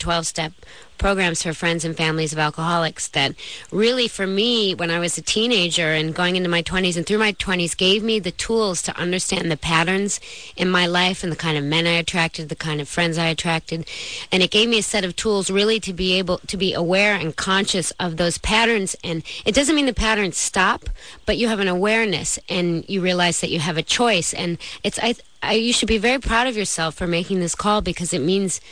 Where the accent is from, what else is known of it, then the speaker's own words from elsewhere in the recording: Michigan, United States; Hey, I grew up in Michigan.